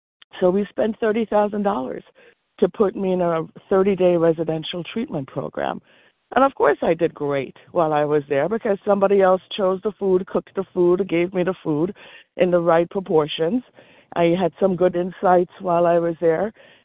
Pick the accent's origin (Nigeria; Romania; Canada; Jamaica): Jamaica; now in United States; So I just got back from a week-long vacation in Jamaica, my home country, where I couldn't get the foods that I wanted.